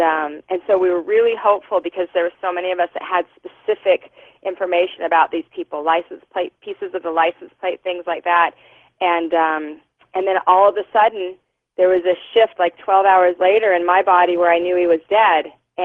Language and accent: English; Salt Lake City, Utah, United States; growing up, I grew up in Salt Lake City, Utah in the 70s, and we didn't, there was nowhere to go.